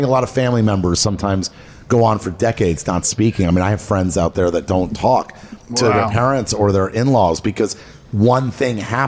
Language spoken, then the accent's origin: English; Miami, Florida, United States; because of my whole life, I grew up in Miami.